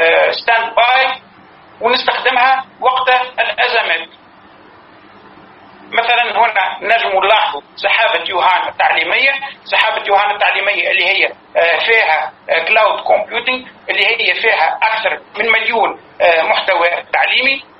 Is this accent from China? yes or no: yes; China; يعني نحن كما قلنا عندنا في الصين 300 مليون طالب